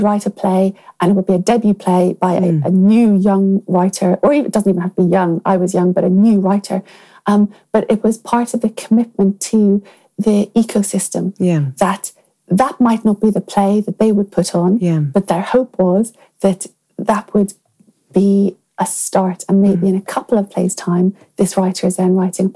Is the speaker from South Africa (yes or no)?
no; Ireland; being an Irish writer, it's far more accepted that you can move between forms a lot more fluidly.